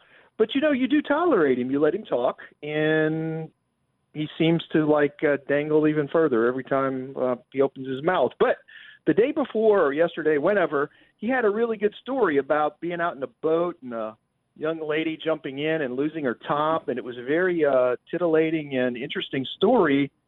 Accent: New Orleans, Louisiana, United States; I grew up in New Orleans, but then I moved to the country. So I kind of lived a dual life.

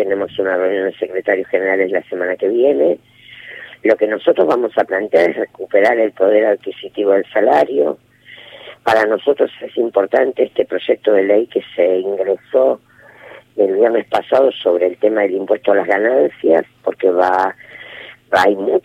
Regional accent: Santa Fe, Argentina; Yo soy santafesina y sí. Lo viví porque en mi provincia volvieron escuelas de chicos que no tenían conectividad

